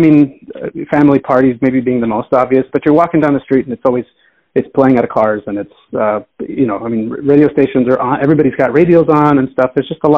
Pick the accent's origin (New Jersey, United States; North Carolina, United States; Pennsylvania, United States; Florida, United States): Florida, United States; Miami; born there; I mean, so I was born in Miami, and I wasn't born on the island